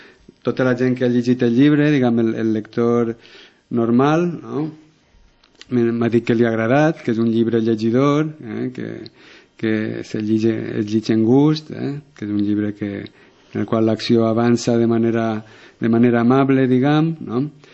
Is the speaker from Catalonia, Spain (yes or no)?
no; Benilloba, Valencian Community, Spain; perquè em centre en Benilloba, en el meu poble, i valenciana en general.